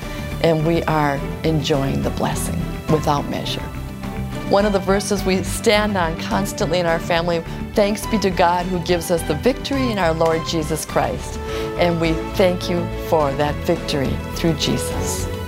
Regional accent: Hastings, Minnesota, United States; I'm from Hastings, Minnesota.

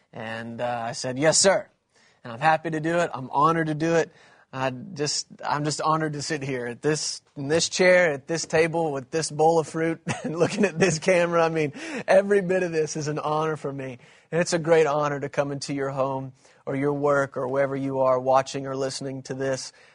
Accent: United States; I'm from America. I pastor there in Texas, and I'm a part of Kenneth Copeland Ministries.

